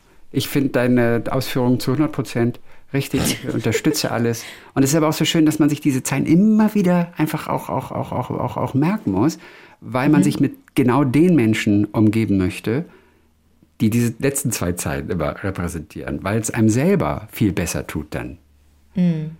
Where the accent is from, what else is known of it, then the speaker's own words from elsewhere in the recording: Northern Germany, Germany; moved away; ich komme aus Norddeutschland.